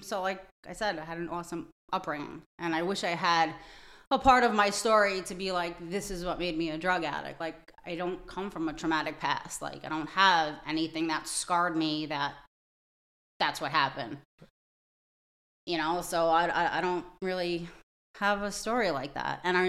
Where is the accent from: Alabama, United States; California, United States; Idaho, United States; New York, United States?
New York, United States; Brooklyn; No. I'm from Brooklyn. I was born and raised and bred in Brooklyn.